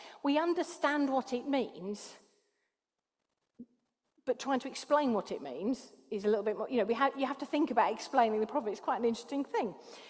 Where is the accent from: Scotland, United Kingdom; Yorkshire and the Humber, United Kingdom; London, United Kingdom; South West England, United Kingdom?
London, United Kingdom; I'm from South East London, so it's clout.